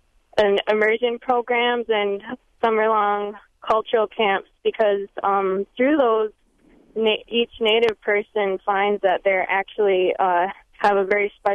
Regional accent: Minneapolis, Minnesota, United States; I'm from Bad River Band of Wisconsin, and I grew up actually in Minneapolis

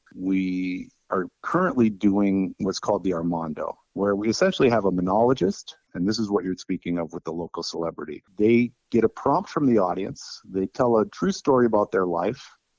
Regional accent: Ashland, Wisconsin, United States; also born or lived in New York City; now in Bayfield, United States; And my wife and I moved back to Bayfield, where I grew up. I grew up in Ashland, Wisconsin.

